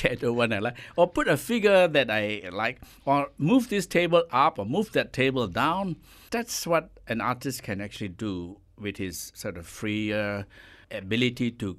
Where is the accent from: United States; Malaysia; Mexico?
Malaysia; I'm 68 years old. I've been consciously aware that to be proud of as a Malaysian, our Chinese narrative is just as important